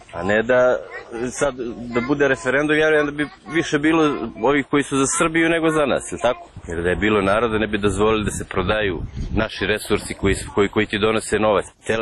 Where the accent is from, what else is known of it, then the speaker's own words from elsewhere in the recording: Montenegro; svi smo Crnogorci, ja sam prvi Crnogorac